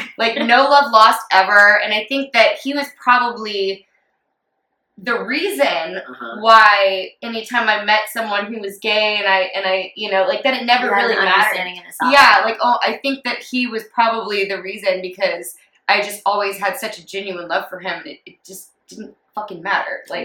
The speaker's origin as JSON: {"language": "English", "region": "Texas", "country": "United States", "tie": "born or raised there", "said": "I grew up in the Bible Belt in this very small town, country town in Texas."}